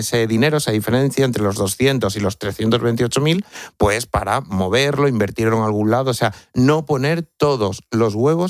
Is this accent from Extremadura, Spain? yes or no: yes; Talaván, Extremadura, Spain; una participación de 5 euros de la Lotería de la Virgen de mi pueblo, de Talaván, en la provincia de Cáceres.